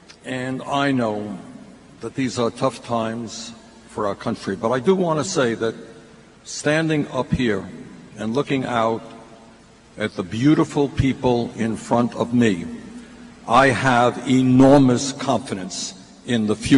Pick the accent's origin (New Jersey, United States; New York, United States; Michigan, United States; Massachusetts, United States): New York, United States; Brooklyn; I grew up in Flatbush. And like Senator Schumer, graduated from James Madison High School.